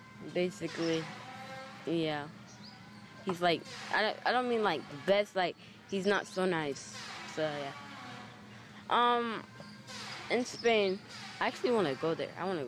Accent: United States; I'm from the United States, right? I told someone I'm from the United States.

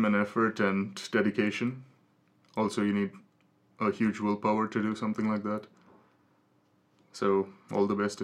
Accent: Kerala, India; English is a second language; But I definitely want to go to Hollywood and represent India, being an Indian. Also being a Malayali.

